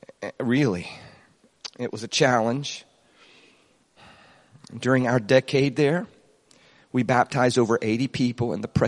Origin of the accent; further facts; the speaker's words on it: Florida, United States; I was raised in Florida, and it was a place I didn't want to be, and I was trying to hide from it.